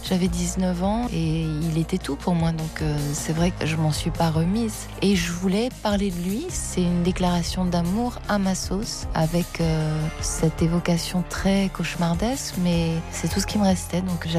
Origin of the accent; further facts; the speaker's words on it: Paris, Île-de-France, France; moved away as an adult; now in New York, United States; Et j'espère que je reviendrai en France, dans mon quartier, à Paris, que ce sera possible.